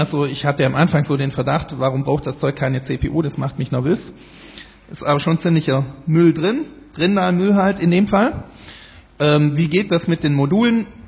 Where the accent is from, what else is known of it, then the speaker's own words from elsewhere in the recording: Baden-Württemberg, Germany; und ich bin Schwabe